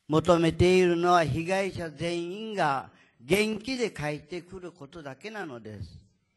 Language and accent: Japanese; Kagoshima, Japan; 皆さんこんにちは。鹿児島から来まして